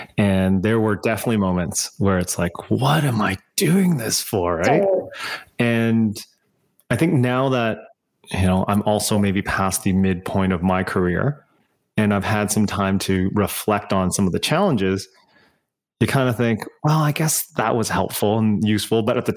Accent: West Coast, United States; I grew up on the West Coast. So I was definitely

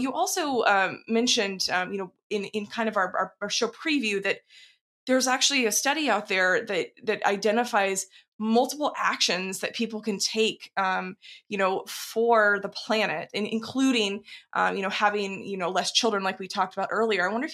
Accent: the South, United States; moved away; I come from the South originally. I'm been on the West Coast for a long time

